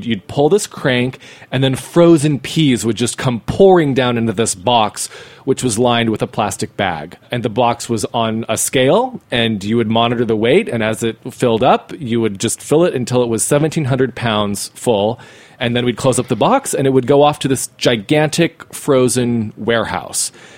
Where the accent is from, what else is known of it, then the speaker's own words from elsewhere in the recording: Idaho, United States; As you know, I'm from Idaho, from northern Idaho, not potato country, which is down south, but I'm from up north, which is on the Palouse